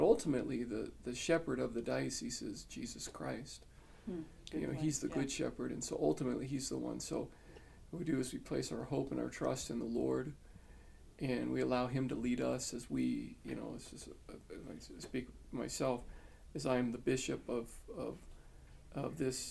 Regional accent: Chinle, Arizona, United States; moved away; also born or lived in Ganado; well, I was born on the Navajo Reservation. I was born at Sage Memorial in Ganado, and my family lived in Chinle.

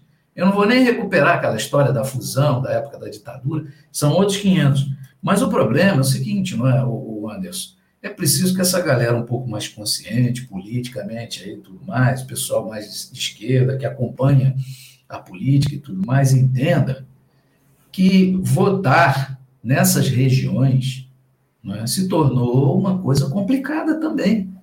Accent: Rio de Janeiro, Brazil; Pessoal, eu como carioca, né, a gente gosta de falar do túnel, né?

